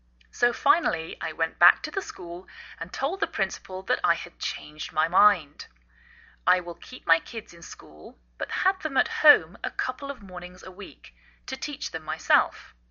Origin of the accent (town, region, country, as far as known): England, United Kingdom; now in United States